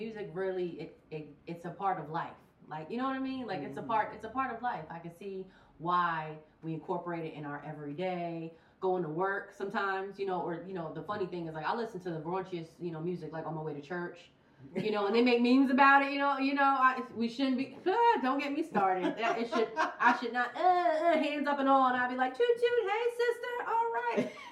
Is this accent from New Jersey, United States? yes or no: yes; New Jersey, United States; also born or lived in New York; Because see, I'm from Jersey, so I grew up a teen in New Jersey. However, I was born in New York. My mother's from Harlem